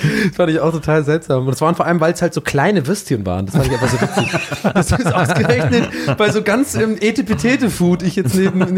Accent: Ireland; als echter Ire

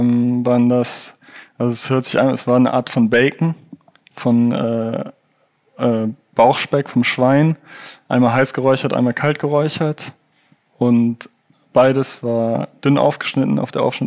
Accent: Rhineland, Germany; Ich bin ja auch aus dem Rheinland

